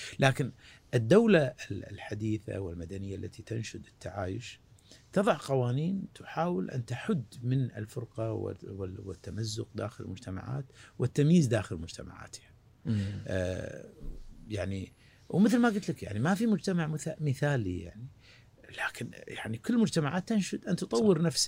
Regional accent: Kuwait; ان هذه الميزة اللي عندنا ككويتيين هي اللي حقيقة يجب ان نفخر فيها

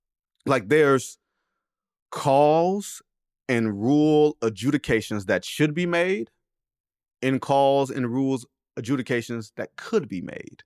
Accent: Detroit, Michigan, United States; I'm from Detroit.

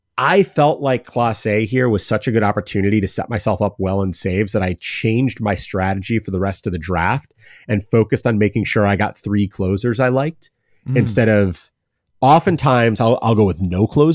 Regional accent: Cleveland, Ohio, United States; I'm from Cleveland. I'm a Guardians fan.

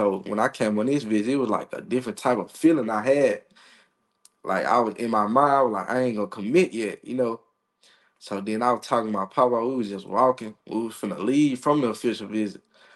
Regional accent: Philadelphia, Mississippi, United States; I'm from Philadelphia, Mississippi. I went to Neshoba Central High School.

